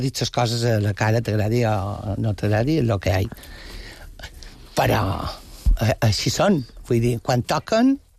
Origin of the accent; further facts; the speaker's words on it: Palma, Balearic Islands, Spain; No, però vaig néixer aquí, són d'aquí.